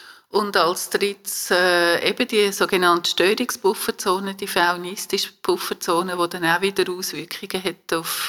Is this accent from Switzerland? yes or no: yes; Switzerland; bei uns in der Schweiz sowieso, weil wir so eng aufeinander sind